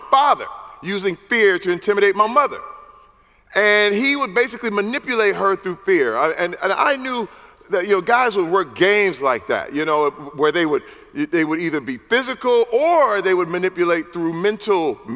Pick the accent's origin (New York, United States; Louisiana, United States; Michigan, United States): Michigan, United States; Flint; You know, I came up from Flint, Michigan. I was an athlete. I played 7 years in the NFL. Flint, Michigan was a very depressed area.